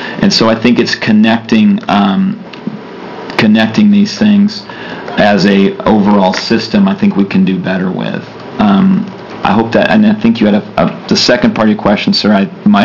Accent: Grants Pass, Oregon, United States; there's not the revenue that the county would have had from logging receipts in my hometown in Grants Pass

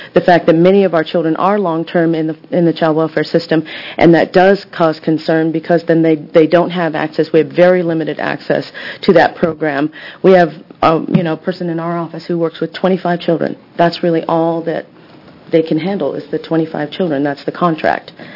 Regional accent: Texas, United States; I'm Comecuro Carrizo from Texas. But so we ended up with a lot of Spanish surnames.

